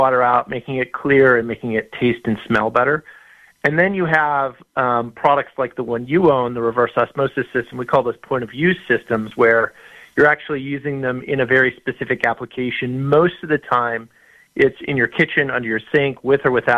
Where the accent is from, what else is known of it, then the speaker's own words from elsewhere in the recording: Milwaukee, Wisconsin, United States; I'm from Milwaukee, and there was a cyst outbreak in the municipal water in Milwaukee, you know, 20, 30 years ago that got my mom sick.